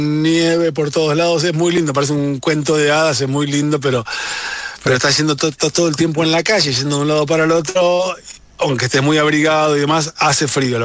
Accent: Argentina; Yo como ciudadano argentino no lo comparto

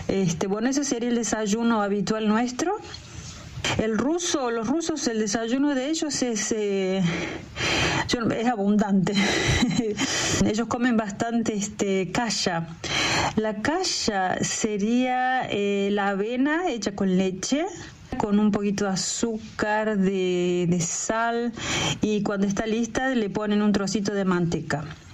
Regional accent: Argentina; moved away as an adult; now in Russia; como buena argentina, bueno, yo me inclino más para el mate, a pesar de que hace casi 15 años que estoy acá en Rusia, el mate no lo dejo.

